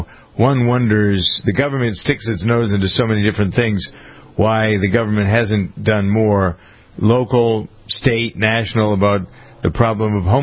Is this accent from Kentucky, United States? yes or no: no; Framingham, Massachusetts, United States; My hometown of Framingham saw something.